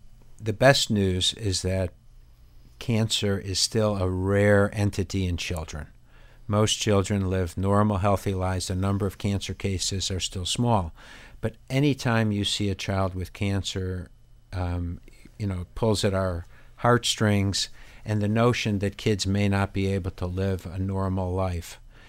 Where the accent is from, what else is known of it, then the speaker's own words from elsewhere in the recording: Chicago, Illinois, United States; I'm from Chicago. I went to MIT for my undergraduate.